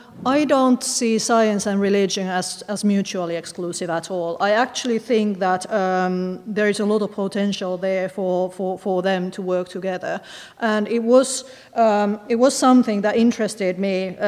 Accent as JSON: {"language": "English", "country": "Finland", "tie": "born or raised there", "said": "I grew up in Finland. It's a country with huge freshwater resources per capita."}